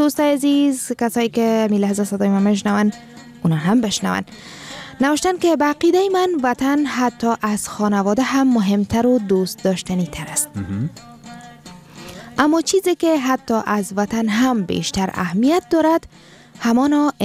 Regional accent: Afghanistan; ما افغان هستیم

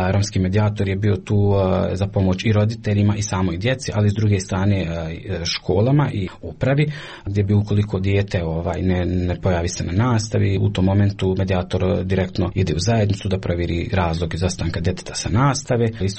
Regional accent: Kakanj, Zenica-Doboj Canton, Bosnia & Herzegovina; dolazim iz Kaknje

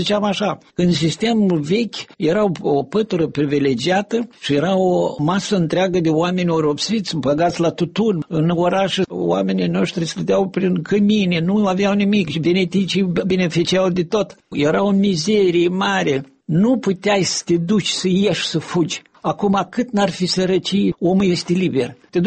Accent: Transnistria, Moldova; Vreau să spun chiar în satul meu, care este în zona separatistă, eu când merg și stau de vorbă cu oamenii

